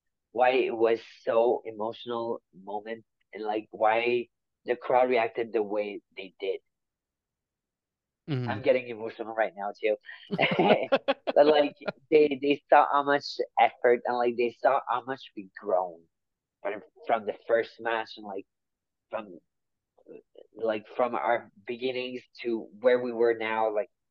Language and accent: English; Canada; oh, I need to be careful because I'm Canadian.